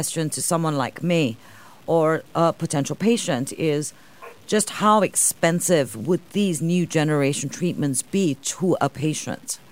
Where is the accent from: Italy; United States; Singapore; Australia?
Singapore; I'm Singaporean.